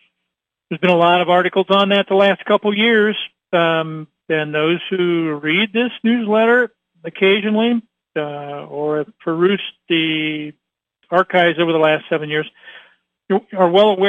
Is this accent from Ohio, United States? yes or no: yes; Troy, Ohio, United States; I grew up in Troy, Ohio.